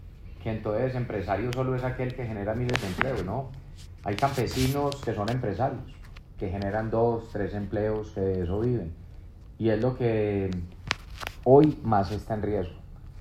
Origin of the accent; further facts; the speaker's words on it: Colombia; yo como alcalde y como colombiano también